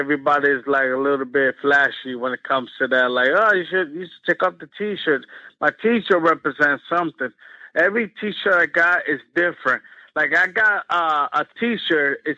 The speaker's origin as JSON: {"language": "English", "town": "Brooklyn", "region": "New York", "country": "United States", "said": "of course … because I'm from Brooklyn."}